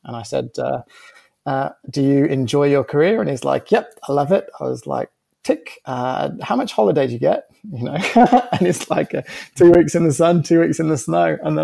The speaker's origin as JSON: {"language": "English", "region": "West Midlands", "country": "United Kingdom", "tie": "born or raised there", "said": "I grew up in, I always say Worcester because Birmingham has like one of the worst accents in the UK. Sorry if anyone's from Birmingham, but I'm sort of from a little village in between the two."}